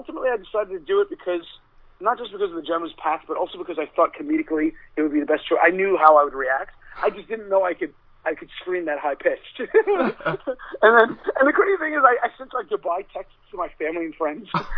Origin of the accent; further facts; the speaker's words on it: Staten Island, New York, United States; This is what it was like growing up in Staten Island in the 80s.